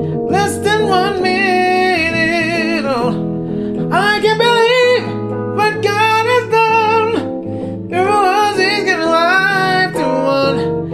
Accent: Detroit, Michigan, United States; I'm originally from Detroit.

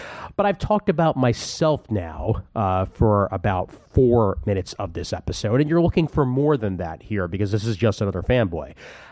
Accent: Brooklyn, New York, United States; That's when I started collecting comics on the semi-regular at AAA Comics and Cards in my hometown of Brooklyn, New York.

